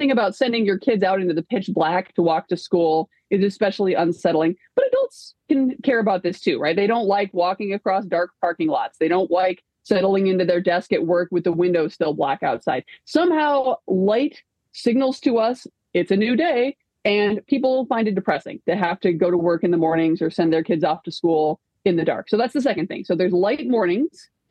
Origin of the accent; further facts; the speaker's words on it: Minnesota, United States; I'm Minnesotan, right?